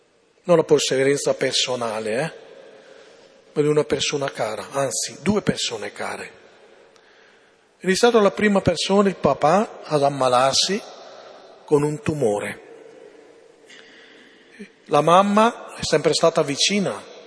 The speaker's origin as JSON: {"language": "Italian", "town": "Cisano Bergamasco", "region": "Lombardy", "country": "Italy", "tie": "born or raised there", "said": "Quando la prima volta sono tornato, ho celebrato nel mio paese, a Cisano Bergamasco"}